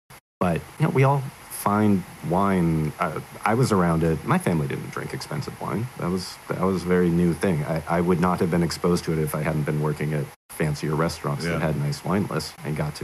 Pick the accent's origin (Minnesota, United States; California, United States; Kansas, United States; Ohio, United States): California, United States; I grew up in Sonoma County. And for a period, we were on a 40-acre ranch that had about 20 acres of grapes.